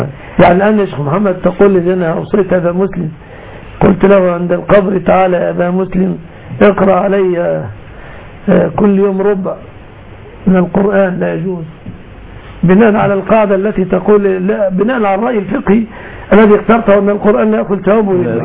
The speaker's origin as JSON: {"language": "Arabic", "country": "Egypt", "said": "بلادنا مصر"}